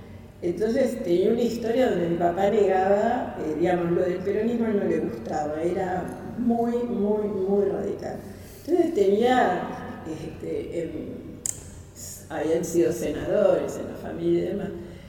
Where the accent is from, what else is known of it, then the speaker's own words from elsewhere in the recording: Buenos Aires, Argentina; Nací y viví mucho tiempo en Barrio Norte, Las Heras y Ayacucho.